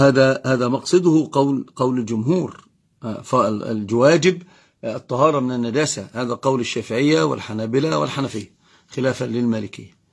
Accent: Egypt; عندنا في مصر أما يرى شيئا قال يفعل ذلك

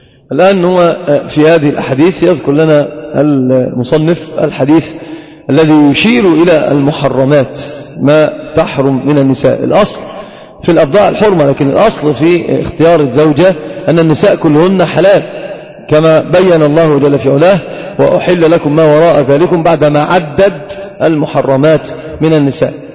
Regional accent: Egypt; والنسب اشتهر في العوام عندنا في مصر بالذات، النسب هي الزواج، وهذا ليس فصيحا.

